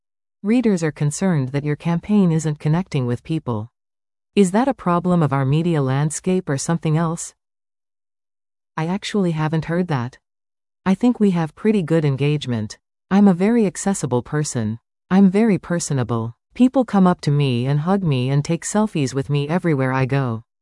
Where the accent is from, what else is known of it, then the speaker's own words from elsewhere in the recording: Etobicoke, Ontario, Canada; My mom remarried when I was 10, and we left my grandparents' rooming house and we moved to Etobicoke. So I grew up in Etobicoke, and I went to high school Etobicoke.